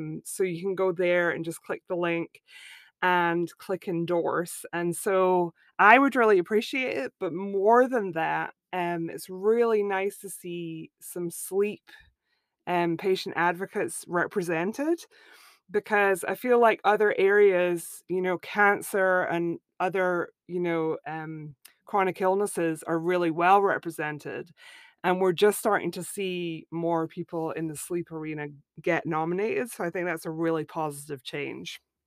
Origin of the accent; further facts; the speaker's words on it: Scotland, United Kingdom; moved away as an adult; now in Florida, United States; I grew up in Scotland, and I met my husband in Scotland, and he's from Florida. And so that's how we moved to Florida, and I've lived here for 15 years.